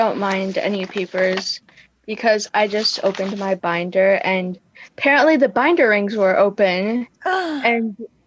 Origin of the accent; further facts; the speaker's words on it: Hudson, New York, United States; I'm from Hudson.